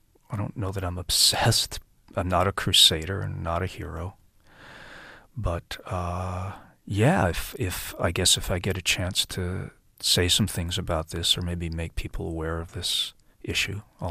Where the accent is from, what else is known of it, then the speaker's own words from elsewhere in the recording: United States; let's face it, I'm an American.